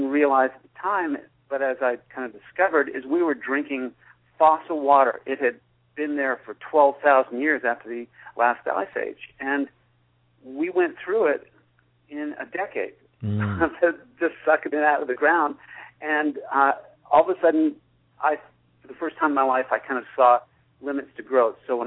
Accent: Las Vegas, Nevada, United States; also born or lived in Georgia; We had left Georgia and moved out to Las Vegas. I ended up growing up in Las Vegas.

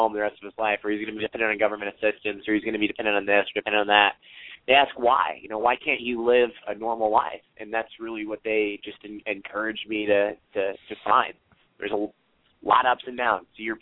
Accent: Georgia, United States; especially growing up in Georgia in the Southeast, football is huge.

